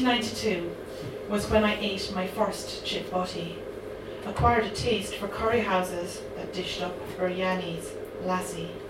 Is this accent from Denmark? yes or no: no; Munster, Ireland; I'm from Kerry. Please don't hold that against me.